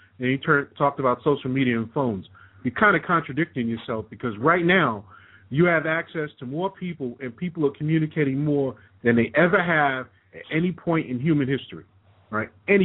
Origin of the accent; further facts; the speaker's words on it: New York, United States; I know I grew up in New York, so you didn't know what was happening across town, and you didn't hear about it.